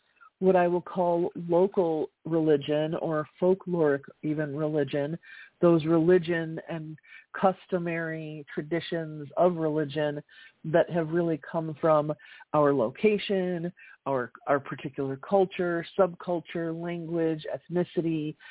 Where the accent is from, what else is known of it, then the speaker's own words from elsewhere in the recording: Flint, Michigan, United States; born there; You know, I was born in 1973 in Flint, Michigan. And yes, born to immigrants who carried this information